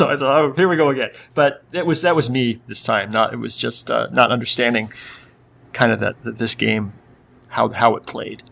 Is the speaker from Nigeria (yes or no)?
no; Canada; As Canadian, that's allowed to not get that.